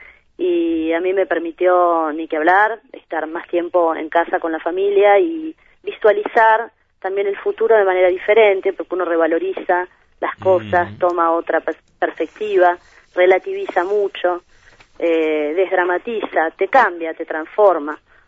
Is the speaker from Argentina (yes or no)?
no; Italy; Spanish is a second language; now in France; Sí, sigo siendo italiana, incluso en Francia sigo siendo italiana.